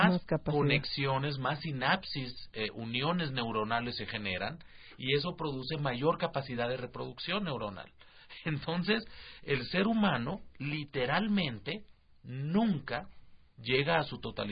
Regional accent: Sonora, Mexico; Yo de chavo crecí en Sonora

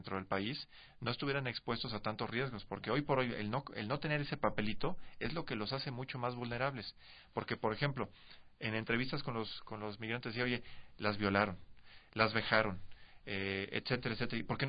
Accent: Mexico; como mexicanos deberíamos estar sumamente indignados y sumamente preocupados

